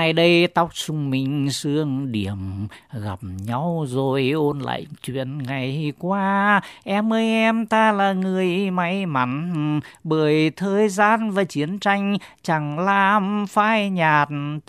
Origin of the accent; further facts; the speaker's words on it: North Central Coast, Vietnam; tất cả những cái viền dân ca vùng quê tôi, vì tôi lớn lên trong cái tiếng hò và những cái bài hát vùng Huế và Quảng Trị